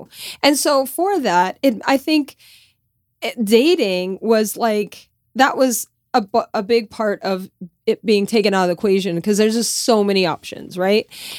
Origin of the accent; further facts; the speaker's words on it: Louisiana, United States; Growing up in Louisiana, dates are kind of like made for you.